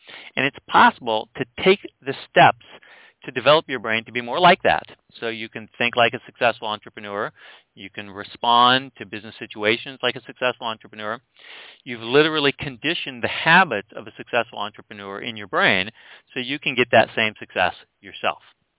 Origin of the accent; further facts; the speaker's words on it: Japan; I grew up in Japan. I was the son of a successful American businessman.